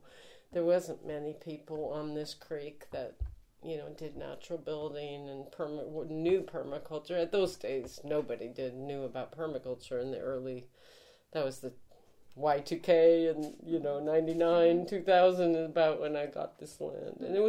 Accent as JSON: {"language": "English", "region": "Iowa", "country": "United States", "tie": "born or raised there", "also_born_or_lived": "Boston / Guatemala", "said": "you know, I'd lived up north, you know, I grew up in Iowa, it was very cold in Boston"}